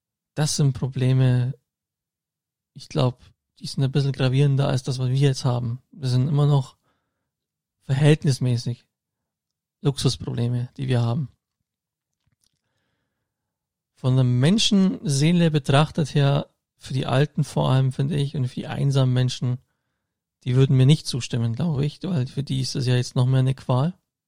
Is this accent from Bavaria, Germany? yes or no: yes; Augsburg, Bavaria, Germany; zum Beispiel in der Augsburger Innenstadt, in meiner Heimatstadt